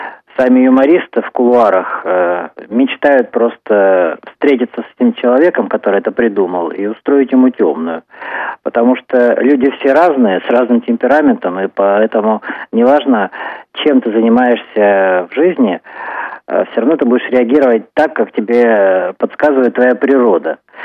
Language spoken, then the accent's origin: Russian; Omsk, Omsk Oblast, Russia; скорее всего, это будет в моем родном городе Омске